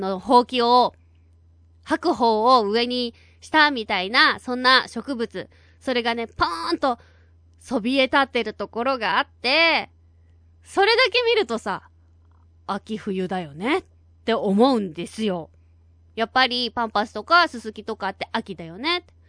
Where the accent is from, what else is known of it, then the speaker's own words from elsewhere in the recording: Fukuoka, Japan; がちっちゃい時住んでた、まあ、福岡の中でも特にちっちゃい時は結構田舎の方に住んでたから、田んぼとか畑とかがあって、